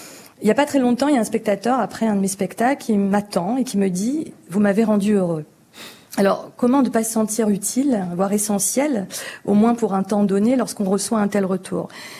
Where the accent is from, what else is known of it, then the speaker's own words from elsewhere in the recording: Hauts-de-France, France; parce que je viens du Nord.